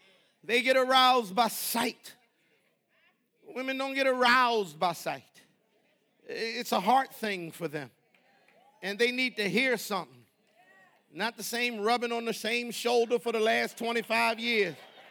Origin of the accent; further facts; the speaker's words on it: Jamaica; also born or lived in United States; because I am a Jamaican, part Jamaican and part American, we struggle